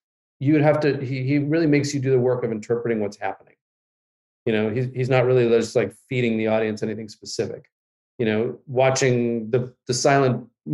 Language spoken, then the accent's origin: English; Los Angeles, California, United States; And I grew up in Los Angeles, but there were areas, parts, worlds in Los Angeles that I had never discovered until I worked there